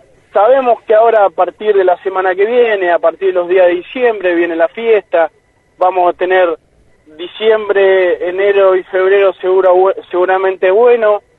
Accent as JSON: {"language": "Spanish", "town": "Esquel", "region": "Chubut", "country": "Argentina", "said": "Somos de acá, somos gente de Esquel, queremos apostar a esto."}